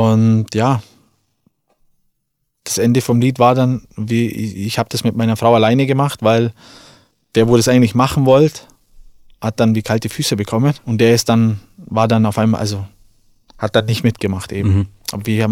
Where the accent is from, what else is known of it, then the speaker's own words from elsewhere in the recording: Füssen, Bavaria, Germany; also wir sind ja aus Füssen